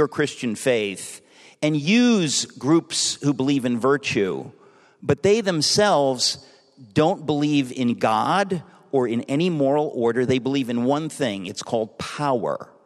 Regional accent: Queens, New York, United States; because I grew up in Queens, New York, which is where Trump is from.

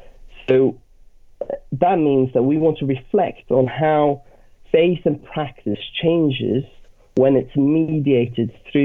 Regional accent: Nepal; born or raised there; also born or lived in Sweden

